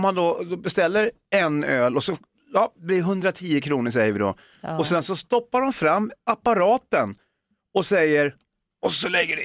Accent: Rimbo, Stockholm County, Sweden; Jag kommer ju som sagt från Rimbo.

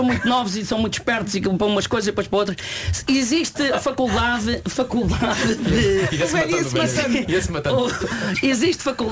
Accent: Santarém, Portugal; now in Rio Tinto, Portugal; Não sou de Rio Tinto, sou de Santarém

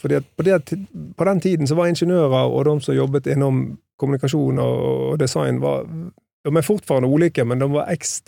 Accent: Bergen, Vestland, Norway; Swedish is a second language; Bergen baserade. Jag är från Second City, så det Norges Göteborg kan man kalla det för.

